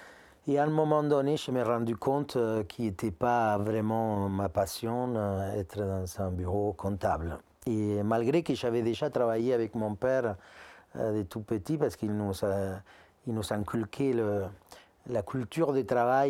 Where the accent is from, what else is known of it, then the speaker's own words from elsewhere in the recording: Argentina; moved away as an adult; now in France; Sauf que je suis parti d'Argentine en pensant faire une expérience de 2, 3 ans, 4 ans maximum et retourner là-bas. Non, maintenant ça fait 24 ans, donc je suis 23 ans en Argentine, 24 ans en France.